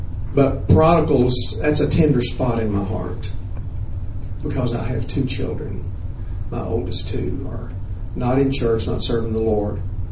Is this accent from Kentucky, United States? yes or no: yes; Kentucky, United States; But I grew up in Kentucky. I'm not ashamed of that. That's a godly place. Eastern Kentucky.